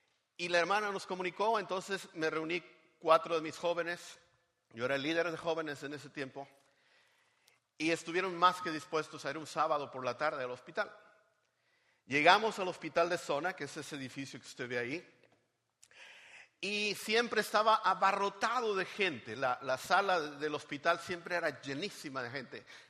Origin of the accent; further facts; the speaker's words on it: Monterrey, Nuevo León, Mexico; la ciudad de Monterrey, México, donde yo nací, crecí por 22 años, donde yo conocí a Cristo también como mi Salvador.